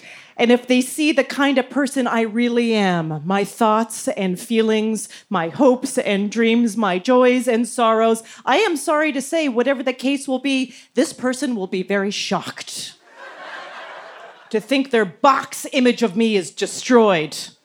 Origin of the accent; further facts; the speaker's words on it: Calgary, Alberta, Canada; I'm in from Calgary, Alberta, Canada, which is where this took place.